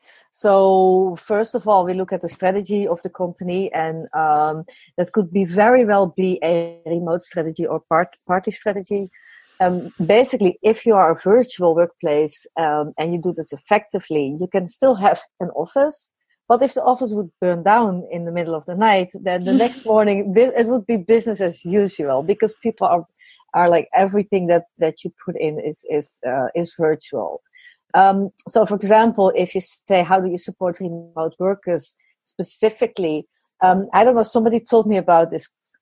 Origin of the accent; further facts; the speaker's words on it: Netherlands; I'm from the Netherlands.